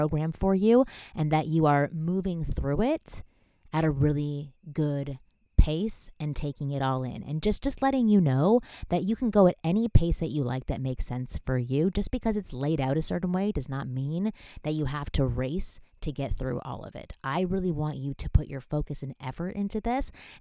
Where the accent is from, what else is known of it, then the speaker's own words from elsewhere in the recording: Toronto, Ontario, Canada; moved away as an adult; now in Los Angeles, United States; So when I was 23, I moved out to LA from Toronto, Canada, where I had a network of friends I had known since birth, my family, my routine, really my whole world.